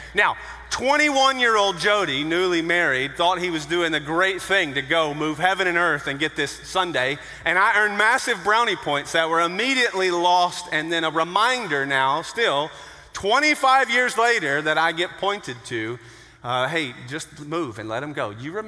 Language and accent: English; Johnson City, Tennessee, United States; also born or lived in Southern California; moved here from Southern California. Before you judge me hard, if you weren't here a few weeks ago, I grew up in Johnson City, Tennessee. So in some ways, I'm almost coming back home